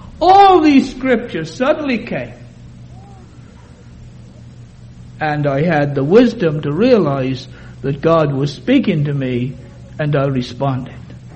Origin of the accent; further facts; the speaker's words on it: Wales, United Kingdom; I joked earlier on about being a Welshman.